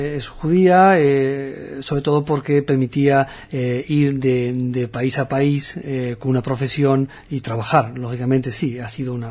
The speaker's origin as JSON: {"language": "Spanish", "town": "Larache", "region": "Tanger-Tetouan-Al Hoceima", "country": "Morocco", "said": "Era marroquí, con todo orgullo, de Larache, de mi pueblo, del otro, y por otro lado, mi orgullo de ser sefardí, judío, defendía las dos actitudes."}